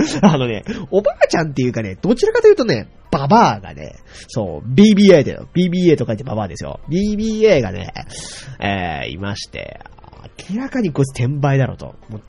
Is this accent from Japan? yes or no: yes; Hokkaido, Japan; 僕はね、こう、どさんこだからあれじゃないですか